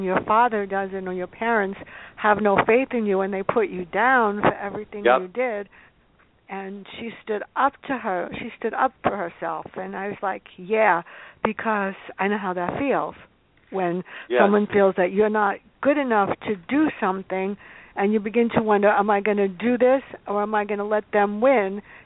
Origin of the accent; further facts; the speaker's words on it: Bronx, New York, United States; First of all, I grew up in the South Bronx, so I identified